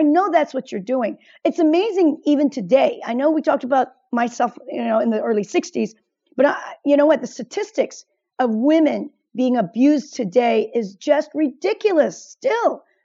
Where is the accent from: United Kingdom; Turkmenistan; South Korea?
South Korea; now in United States; And I grew up in Korea, Meg. So my life was different from the average American.